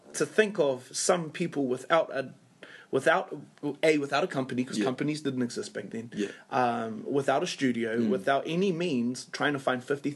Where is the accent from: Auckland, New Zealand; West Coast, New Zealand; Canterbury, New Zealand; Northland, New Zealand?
Auckland, New Zealand; Kelston; So I was like, nah, man, you know, we're hard. We're from Kelston.